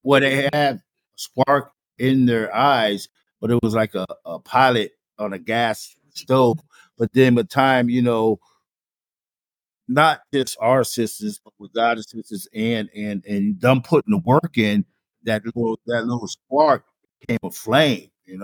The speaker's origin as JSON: {"language": "English", "town": "New Haven", "region": "Connecticut", "country": "United States", "tie": "born or raised there", "said": "Normally, I would have went back and talked about growing up in New Haven and how this happened and how that happened"}